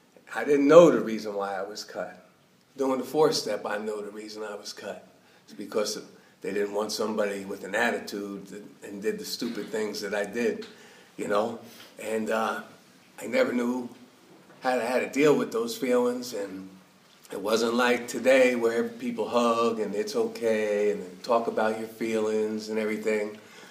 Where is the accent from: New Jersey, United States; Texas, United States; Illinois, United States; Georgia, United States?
New Jersey, United States; now in Miami, United States; I was born and raised in Jersey, but I live in Miami now.